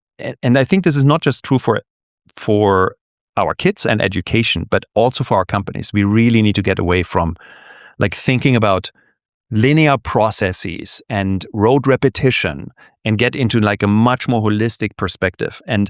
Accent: Germany; English is a second language; I grew up in Germany.

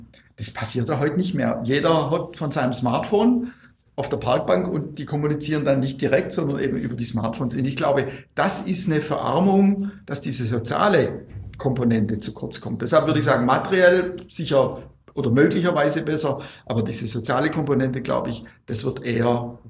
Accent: Weil der Stadt, Baden-Württemberg, Germany; ich komme ja aus Weilerstadt

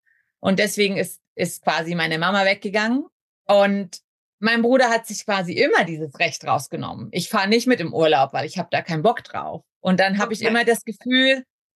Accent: Saxony, Germany; suche dir den östlichen Punkt Deutschland, direkt an der Grenze. Und da findest du, wo ich aufgewachsen bin.

